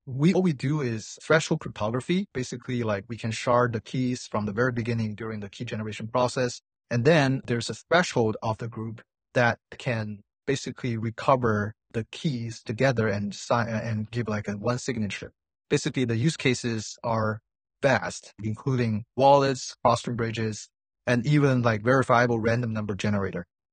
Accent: Beijing, China; I was working in Beijing at that time. Beijing is my hometown.

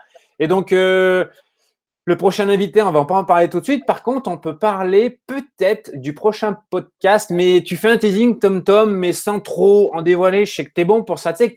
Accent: Auvergne-Rhône-Alpes, France; En tant qu'Auvergnat, c'est pas grave.

